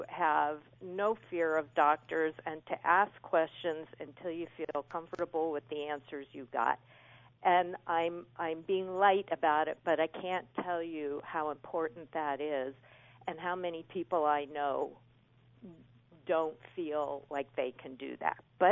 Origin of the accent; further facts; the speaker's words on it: Pasadena, California, United States; and my sister was born there, and that's where I did my growing up, what I consider my hometown.